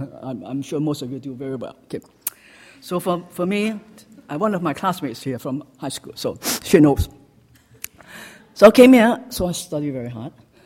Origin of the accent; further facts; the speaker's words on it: Hong Kong; moved away as an adult; now in Winnipeg, Canada; I came from Hong Kong to Winnipeg.